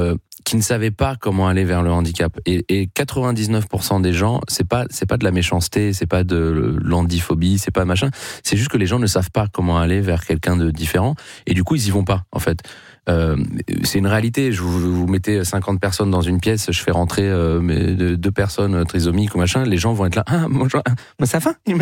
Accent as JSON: {"language": "French", "region": "Southern France", "country": "France", "said": "je parle comme ça. Moi, je viens du Sud."}